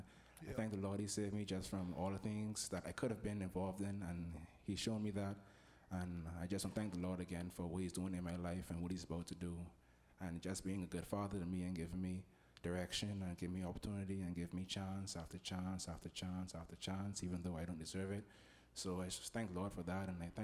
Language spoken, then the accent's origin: English; Nassau, New Providence, Bahamas; I'm from Nassau, Bahamas.